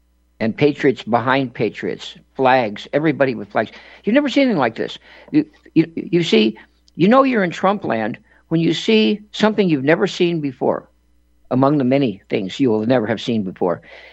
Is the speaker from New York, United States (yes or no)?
yes; New York City, New York, United States; born there; And I was born not only in Manhattan, but on Fifth Avenue, just up the street at Flower Fifth Avenue Hospital, just past the Metropolitan Museum of Art